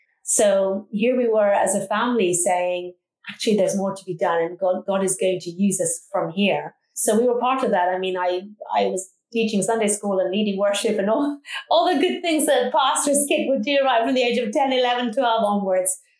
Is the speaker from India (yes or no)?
no; Iran; I was born and raised in Iran. I was actually born on probably the most horrific day of the Islamic Revolution. Iranians call it Black Friday, September 8th, 1978.